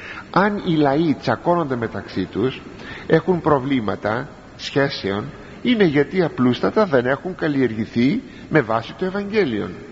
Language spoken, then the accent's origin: Greek; Greece; Όχι, του λέω, πρώτα είμεθα Ορθόδοξοι Χριστιανοί και μετά Έλληνες. Μπορεί η πατρίδα μου αύριο να εγείρει πόλεμον, διωγμών εναντίον της Εκκλησίας.